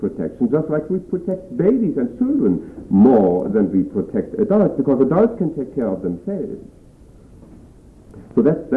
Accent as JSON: {"language": "English", "country": "Germany", "said": "I come from Germany"}